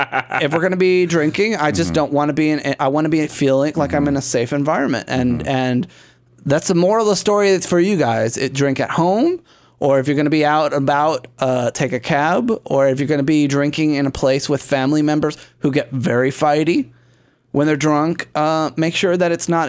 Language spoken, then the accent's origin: English; Puerto Rico; To this day, I mean, I'm from Puerto Rico